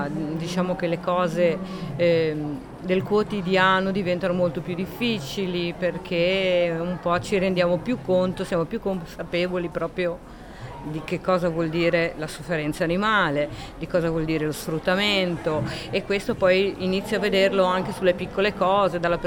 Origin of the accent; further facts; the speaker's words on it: Genoa, Liguria, Italy; perché appunto sono di Genova